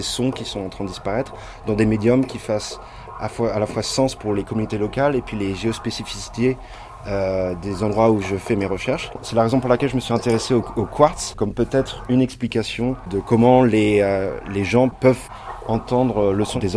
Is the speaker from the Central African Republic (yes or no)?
no; Nantes, Pays de la Loire, France; now in The Hague, Netherlands; je suis artiste interdisciplinaire et chercheur. Je suis originaire de Nantes mais je suis basé à La Haye aux Pays-Bas depuis quelques années.